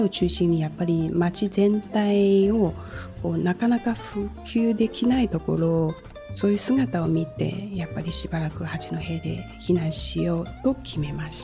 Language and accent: Japanese; China; Japanese is a second language; now in Hachinohe, Japan; 中国から来ました。